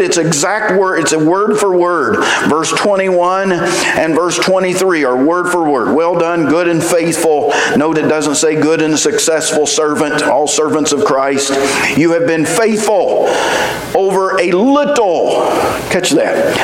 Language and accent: English; Charleston, West Virginia, United States; "Well, I'm from West Virginia." He said, "So am I." I'm sitting there going, "Wow." I said, "Well, I'm from Charleston."